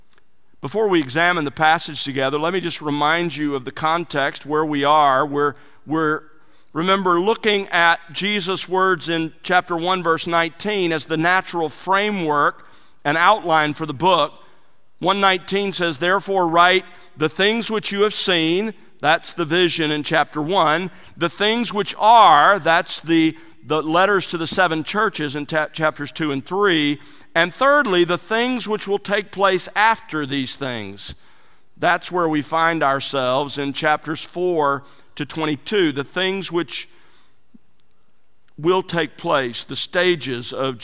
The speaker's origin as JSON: {"language": "English", "region": "Gulf Coast", "country": "United States", "tie": "born or raised there", "said": "Growing up on the Gulf Coast, I lived through several hurricanes."}